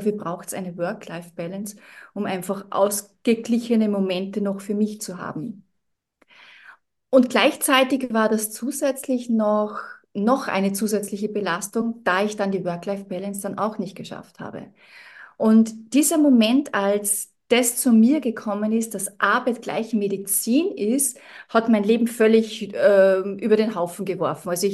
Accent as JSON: {"language": "German", "region": "Salzburg", "country": "Austria", "said": "Ich komme aus Österreich, genau genommen aus Salzburg."}